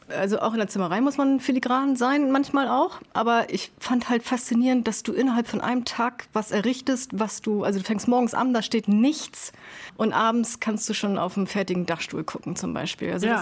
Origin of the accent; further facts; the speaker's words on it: Sylt, Schleswig-Holstein, Germany; Also ich kenne Sylt ja auch wahrscheinlich anders als alle anderen, ne, weil ich da halt geboren und aufgewachsen bin.